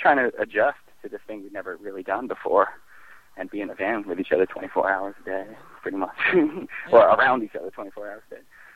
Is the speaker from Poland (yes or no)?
no; England, United Kingdom; born there; I was born in England